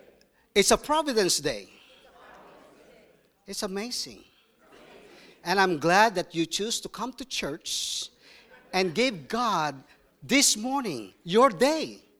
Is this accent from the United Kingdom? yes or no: no; Accra, Greater Accra, Ghana; And also I came from Ghana, Africa, Accra.